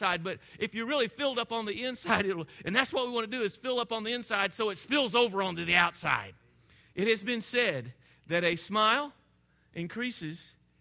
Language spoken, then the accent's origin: English; Arkansas, United States; You can tell I'm from Arkansas because it's got two syllables, right?